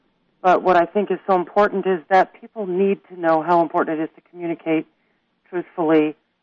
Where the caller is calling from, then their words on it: Laguna Beach, California, United States; Laguna Beach, California.